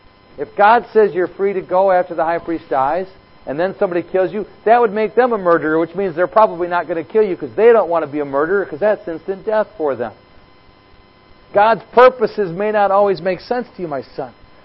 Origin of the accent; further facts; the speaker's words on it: Rockford, Illinois, United States; I'm from Rockford, Illinois.